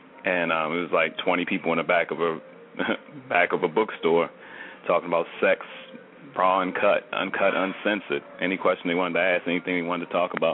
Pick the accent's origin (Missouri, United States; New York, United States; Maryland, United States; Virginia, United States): Maryland, United States; Baltimore; real brief, I'm from Baltimore, Maryland.